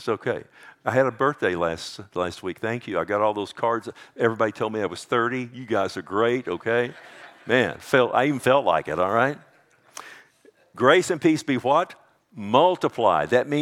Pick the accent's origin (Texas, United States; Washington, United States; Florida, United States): Texas, United States; I'm putting my Texas slang on it. Is that okay? I'm a Texan.